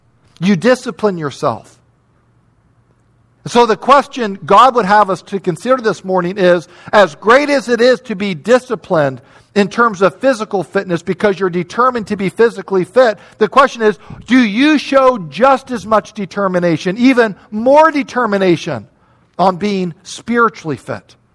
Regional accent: Chicago, Illinois, United States; I grew up in Chicago.

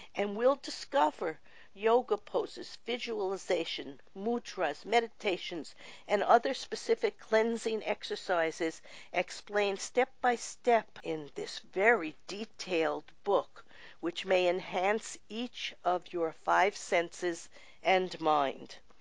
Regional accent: New York, United States; And I'm the same way. I grew up in New York also.

